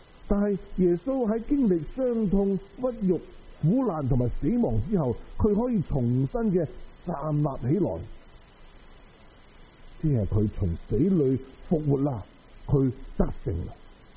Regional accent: Guangdong, China; 我哋广东人话人识唔识死啊？

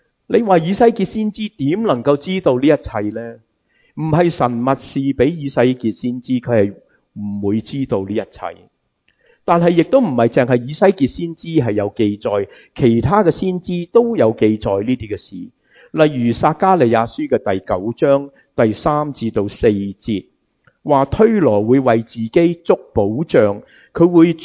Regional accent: Hong Kong; 我们香港人，我们知道香港人最叻就移山填海

